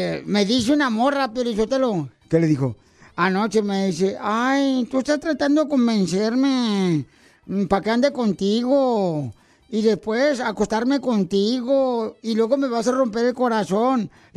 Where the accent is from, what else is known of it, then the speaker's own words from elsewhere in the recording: El Salvador; now in United States; Porque acá venimos de El Salvador, Estados Unidos.